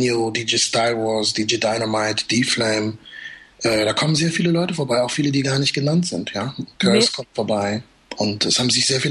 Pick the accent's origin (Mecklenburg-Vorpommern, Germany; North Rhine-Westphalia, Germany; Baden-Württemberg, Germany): Baden-Württemberg, Germany; Heidelberg; Ich komme aus Heidelberg, Heidelberg hat ein Schloss, ja.